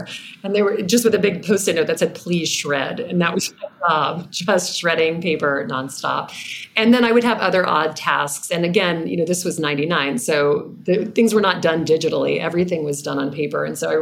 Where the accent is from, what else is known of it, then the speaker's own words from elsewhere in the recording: Lake Charles, Louisiana, United States; I grew up in a small town in Louisiana called Lake Charles. Very hot, big lake, lots of time spent outdoors.